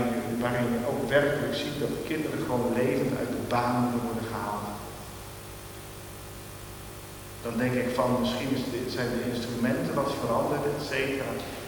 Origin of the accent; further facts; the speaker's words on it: Gelderland, Netherlands; En ik kom zelf van de Veluwe, dan valt er nog iets mee.